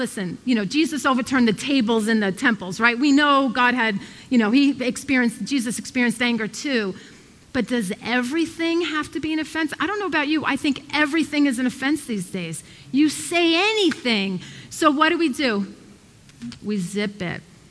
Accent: Brooklyn, New York, United States; I grew up in Brooklyn.

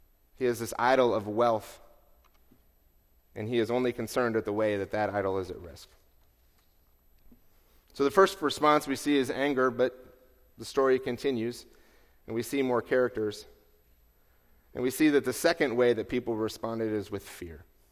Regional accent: Ann Arbor, Michigan, United States; And I grew up in Ann Arbor, Michigan, which is where the University of Michigan is.

